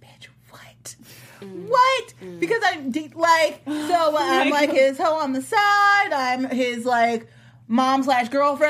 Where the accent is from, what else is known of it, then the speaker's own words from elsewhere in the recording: Illinois, United States; The middle of nowhere in Illinois. I live in the corn.